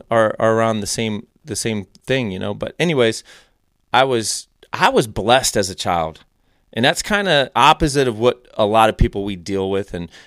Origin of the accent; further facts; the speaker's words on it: Cuyahoga Falls, Ohio, United States; But like I said, you know, we grew up in Cuyahoga Falls area, and Dad taught at Walsh Jesuit High School